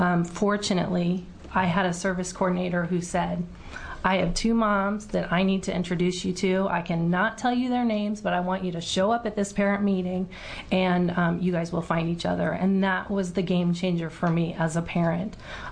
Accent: Oregon, United States; I'm from Southern Oregon.

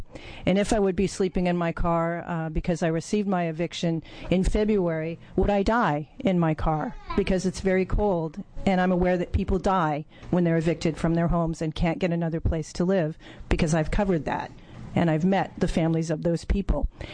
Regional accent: Ashland, Oregon, United States; I come from Ashland, where the vacancy rate is less than 2%. I come to you as a tenant.

